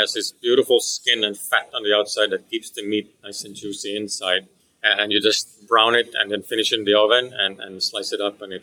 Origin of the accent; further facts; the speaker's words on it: Finland; in Finland? I'm from